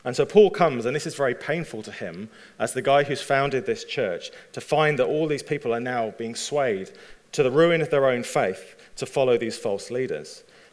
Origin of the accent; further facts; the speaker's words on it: England, United Kingdom; So I still don't know, but I am English. My wife is Welsh, which you must understand is very different.